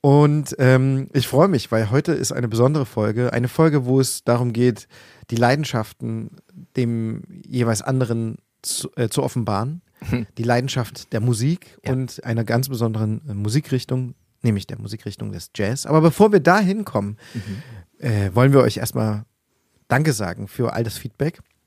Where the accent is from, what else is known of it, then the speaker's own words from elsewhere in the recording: Plauen, Saxony, Germany; ich bin in Plauen groß geworden